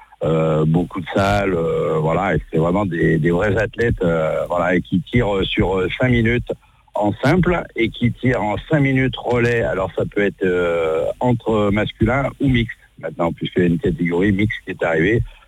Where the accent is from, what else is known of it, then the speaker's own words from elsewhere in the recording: Lyon, Auvergne-Rhône-Alpes, France; je suis originaire de Lyon, donc le berceau de la boule lyonnaise.